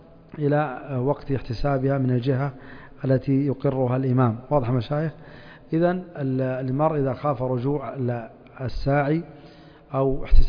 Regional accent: Yanbu, Medina Province, Saudi Arabia; عندنا في ينبع يأتون في شهر رجب، فما أدري في مكة متى يأتي السعاة

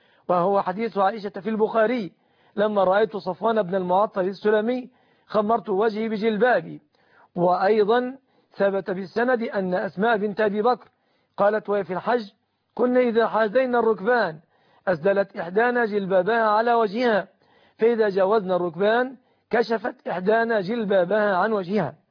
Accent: Egypt; بلادنا مصر

